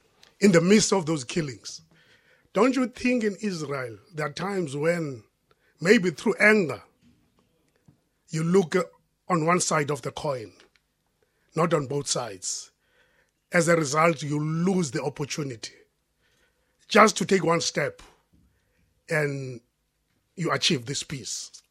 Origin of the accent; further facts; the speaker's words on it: South Africa; I'm from South Africa.